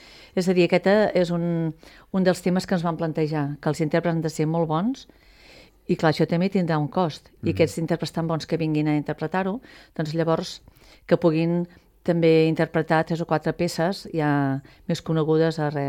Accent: Constantí, Catalonia, Spain; moved away as an adult; quan vaig arribar al poble, que fa 37 anys vaig arribar aquí, però sóc de Constantí, ara

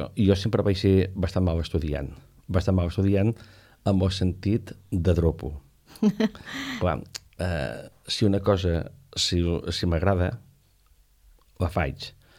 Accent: Vilaplana, Catalonia, Spain; Soc de Vilaplana

